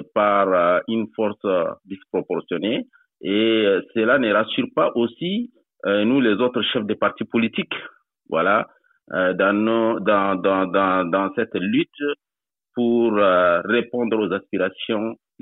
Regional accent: Chad; Donc, moi, je suis tchadien.

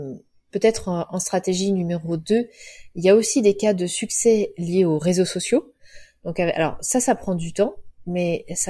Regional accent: Cholet, Pays de la Loire, France; Moi, elle est dans mon cœur parce que c'est là où j'ai grandi, mais bon, c'est pas non plus un haut lieu du tourisme.

